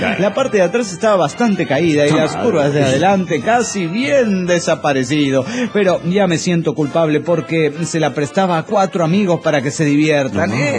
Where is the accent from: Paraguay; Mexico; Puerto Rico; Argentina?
Mexico; Coatzacoalcos, Veracruz; Hola, tengo un chiste. … de Coatzacoalcos.